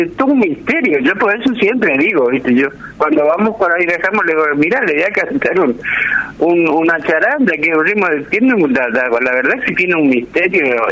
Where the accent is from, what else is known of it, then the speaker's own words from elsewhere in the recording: Barranqueras, Chaco, Argentina; yo me crié en Barranquera, vivo en Barranquera y aquí estoy